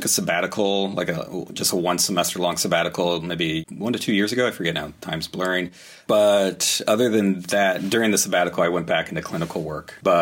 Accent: Ohio, United States; moved away as an adult; Originally from Southwest Ohio. So grew up there, Okay. Did most of my schooling there, like college and grad school in the Cincinnati area, and then came up to Minnesota for my postdoctoral fellowship

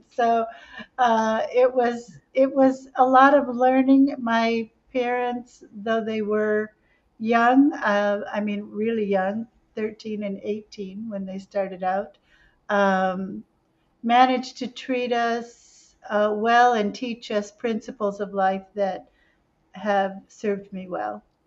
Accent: Unadilla, New York, United States; In a little town called Unadilla. And Unadilla is on the Susquehanna River. It's very near Cooperstown.

